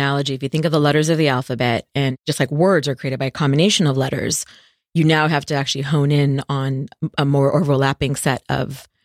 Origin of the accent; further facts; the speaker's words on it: India; And that's so embarrassing because I'm Indian too